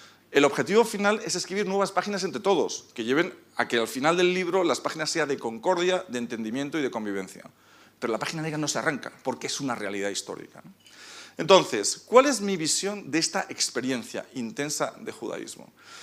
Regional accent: Madrid, Community of Madrid, Spain; yo como español y como madrileño, nunca había conocido a un judío en esta ciudad.

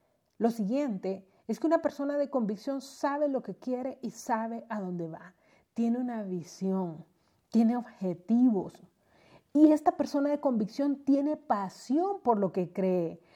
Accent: Honduras; me he dado cuenta en mi país, yo estoy en Honduras, que han surgido tantas personas sacando sus ideas

